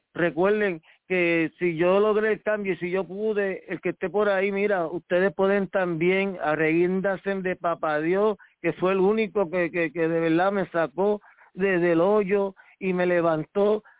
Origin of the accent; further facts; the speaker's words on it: Puerto Rico; yo amo mucho mi tierra. Cuando yo llego aquí, es como si estuviera respirando otra atmósfera, otra cosa. La brisa de Puerto Rico es inconfundible.